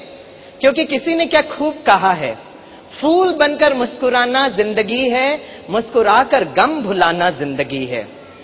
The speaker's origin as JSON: {"language": "Hindi", "town": "Mumbai", "region": "Maharashtra", "country": "India", "said": "बाप रे, मैं मुंबई से आया ना, तो मुंबई में हमारा लोकल ट्रेन बहुत बड़ा संघर्ष है।"}